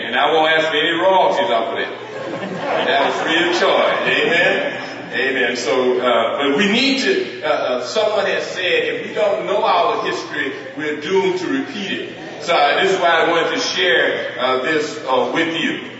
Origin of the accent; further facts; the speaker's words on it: Texas, United States; Now, I grew up in the South, in Texas, and they raised cotton.